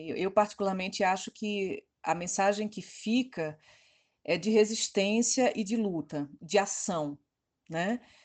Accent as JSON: {"language": "Portuguese", "region": "Northeast Region", "country": "Brazil", "said": "como nordestina, né, morando no Sudeste e tudo mais, sempre tendo um trânsito muito grande com o Nordeste, sempre tive, sempre mantive"}